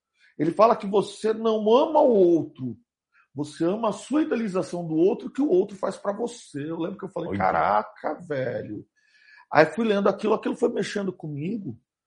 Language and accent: Portuguese; Carapicuíba, São Paulo, Brazil; Eu venho de uma família muito humilde. Nós somos de Carapicuíba. E eu morava numa rua que não tinha asfalto, cara. Era um morro